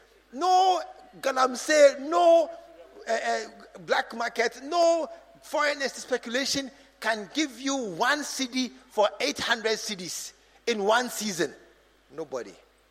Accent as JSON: {"language": "English", "town": "Accra", "region": "Greater Accra", "country": "Ghana", "tie": "born or raised there", "moved": "yes", "said": "I've left my hometown. I've left Accra. I've come to this place."}